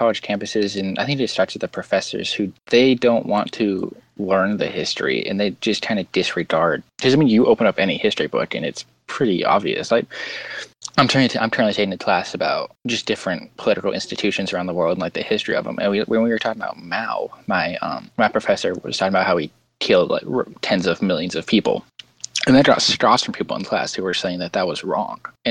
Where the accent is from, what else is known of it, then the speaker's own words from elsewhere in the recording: Salt Lake City, Utah, United States; The Utah Jazz. I'm from Salt Lake City.